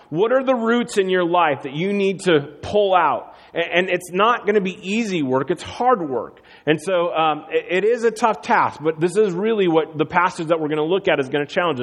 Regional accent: Iowa, United States; elementary, third or fourth grade, all the way up through junior high, I grew up in Iowa, and the way that you earn money in Iowa is by walking beans.

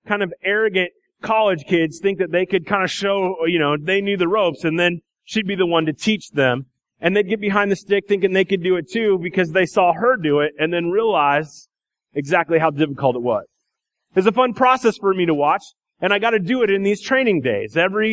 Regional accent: Iowa, United States; there's cotton long underwear, the stuff that I grew up wearing in Iowa.

